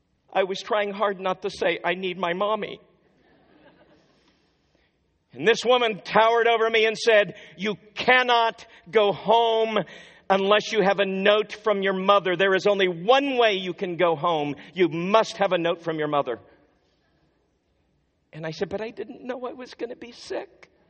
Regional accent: the Ozarks, United States; I was born in the area the Beverly Hillbillies left. I was born and raised in the Ozarks.

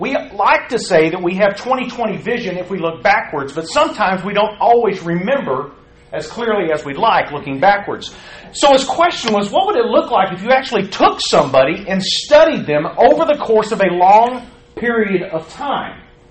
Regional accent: Tennessee, United States; now in Dallas, United States; I am not from Dallas, Texas. I'm actually from Tennessee. Middle Tennessee. I'm a missionary to Dallas.

